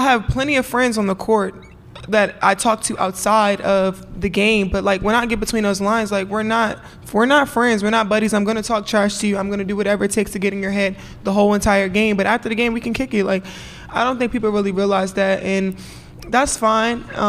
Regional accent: Baltimore, Maryland, United States; It's where I'm from. I'm from Baltimore, so that's just kind of what we do.

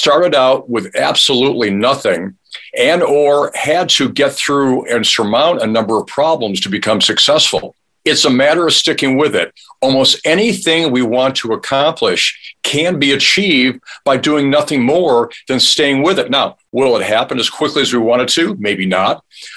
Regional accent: Midwest, United States; Now, I was from the Midwest, but this is about 600 miles away from home.

